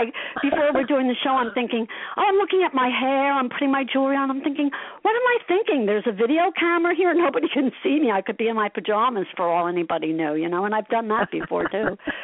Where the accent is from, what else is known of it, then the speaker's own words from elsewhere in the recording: Asbury Park, New Jersey, United States; also born or lived in Allenhurst; I grew up in Asbury Park, and I also grew up in Allenhurst as well.